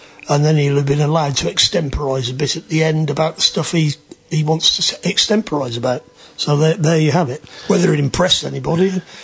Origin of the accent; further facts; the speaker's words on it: United Kingdom; No, I am a Brit.